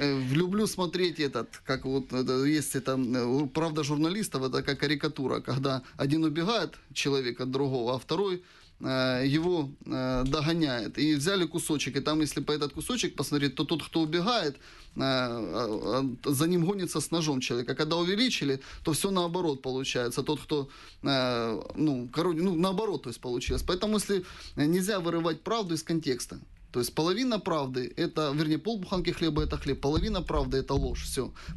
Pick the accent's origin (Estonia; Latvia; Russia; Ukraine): Ukraine; Donetsk, Donetsk Oblast; Я дончанин